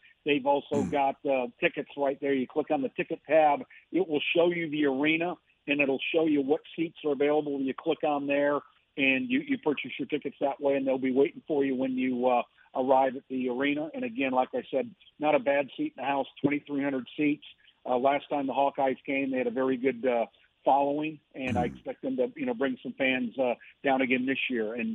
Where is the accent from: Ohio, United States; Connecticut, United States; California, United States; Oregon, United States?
California, United States; I grew up with Jamie Dixon. We're both from the San Fernando Valley